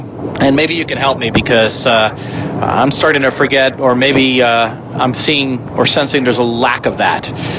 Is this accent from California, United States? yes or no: no; Miami, Florida, United States; Solomonster, it is I … with an audio mailbag question. I'm from Miami, Florida, home of The Rock.